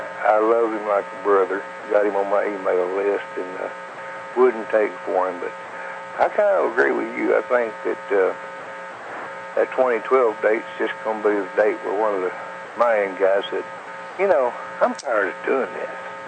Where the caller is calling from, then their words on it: the Ozarks, United States; from up in the Ozarks.